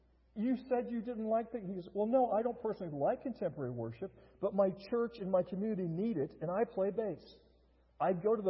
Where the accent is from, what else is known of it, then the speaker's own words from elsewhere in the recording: United States; And because I'm raised in America, because I'm an American, I'm thinking that doesn't make any sense